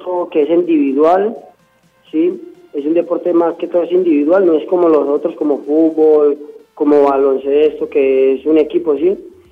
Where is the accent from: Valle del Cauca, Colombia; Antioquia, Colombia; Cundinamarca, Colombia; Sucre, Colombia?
Antioquia, Colombia; Chigorodó; No, pues yo soy de Chigorodó, Antioquia, en Urabá